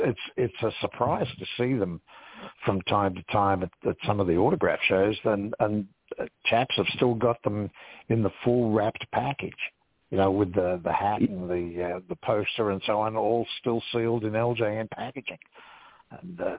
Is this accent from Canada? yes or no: no; Australia; I'm Australian and they were English.